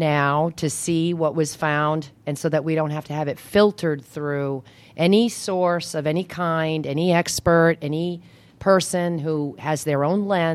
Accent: United States; It's kind of embarrassing to me as an American

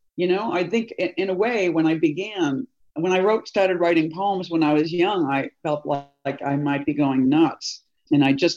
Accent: Boston, Massachusetts, United States; moved away as an adult; now in New York, United States; I mean, I think I came to New York and I felt like I was arriving with a handicap. You know, I came from Boston.

